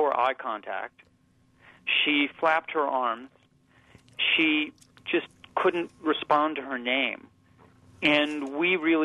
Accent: Chicago, Illinois, United States; born there; I was born in 1961 in Chicago, and I remember when I was growing up

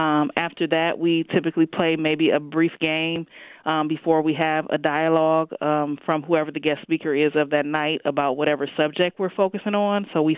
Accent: Zion, Illinois, United States; I grew up in Zion, Illinois, so it was a much smaller town and smaller community.

